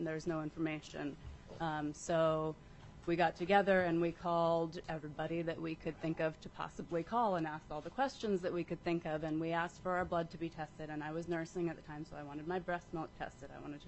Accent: Gustavus, Alaska, United States; I'm from Gustavus

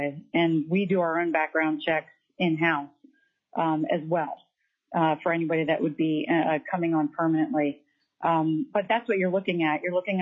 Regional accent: Ketchikan, Alaska, United States; I'm from Ketchikan, Alaska. I am a physical therapist, PT practice owner, and I've lived in Ketchikan since 1995.

